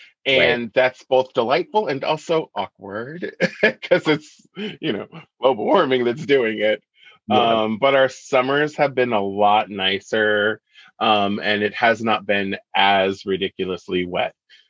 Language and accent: English; Seattle, Washington, United States; also born or lived in Alaska; Around the Seattle area, I was born in Seattle and we moved around a lot.